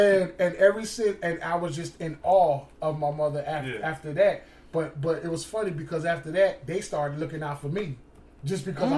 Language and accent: English; Camden, New Jersey, United States; We live, we're from Camden, New Jersey, and, you know, they call that like Little Vietnam. It's extremely rough.